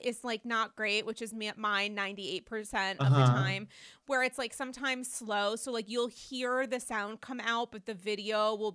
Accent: New England, United States; I'm from New England. Nothing gets me more content, shall we say, than a strong Boston accent.

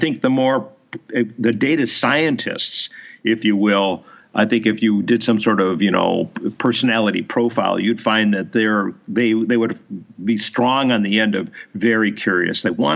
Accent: Chicago, Illinois, United States; I was raised in Chicago.

